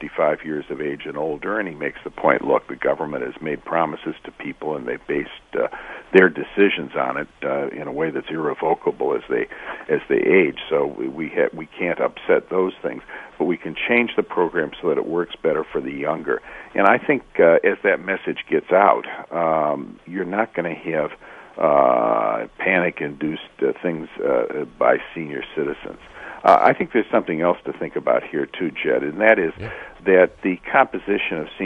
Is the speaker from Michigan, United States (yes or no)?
yes; Michigan, United States; I'm old enough that I grew up in Michigan, which was a kind of a class warfare politics in the 1950s and 60s.